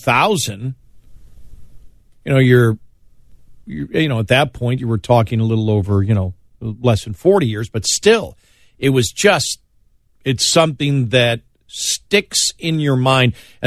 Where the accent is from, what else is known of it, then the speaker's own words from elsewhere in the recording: Buffalo, New York, United States; I grew up in Buffalo, New York, where McKinley was killed.